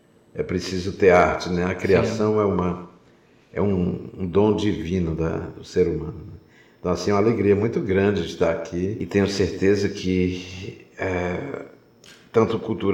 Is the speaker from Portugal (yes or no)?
no; Juazeiro do Norte, Ceará, Brazil; born there; Eu nasci em Juazeiro do Norte, né, uma cidade que tem é um verdadeiro caldeirão. Juazeiro do Norte, gente, é o interior do Nordeste brasileiro.